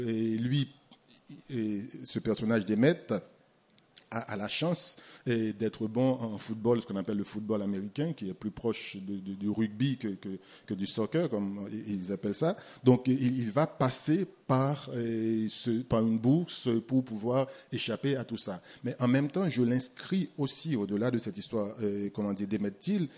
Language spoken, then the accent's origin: French; Haiti; moved away as an adult; Je suis parti d'Haïti, j'avais 23 ans. C'est-à-dire que je suis parti, j'étais un homme avec une conscience déjà politique très aiguë.